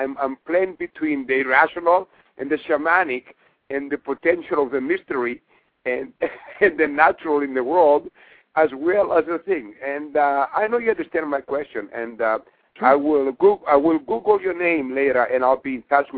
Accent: Greece; accent: Greek; English is a second language; I'm Greek. The accent here is Greek, my friend.

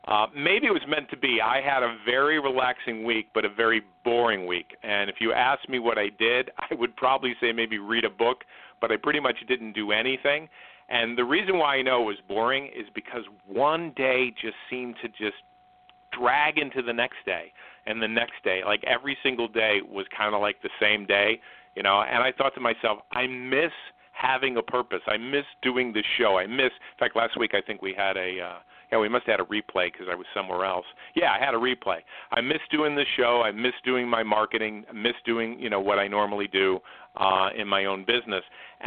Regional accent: New Fairfield, Connecticut, United States; We grew up in New Fairfield together.

